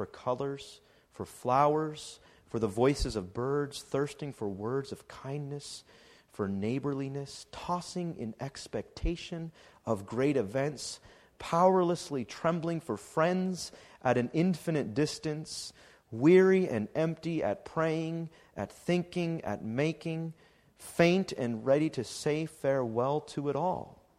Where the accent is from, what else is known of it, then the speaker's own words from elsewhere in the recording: Canada; Or that you're Canadian. I am Canadian.